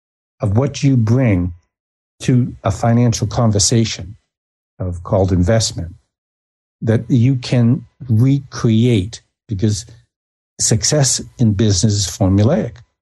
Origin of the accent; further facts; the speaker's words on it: Boston, Massachusetts, United States; I did a lot of studying of what would you call the robber barons, because I came from Boston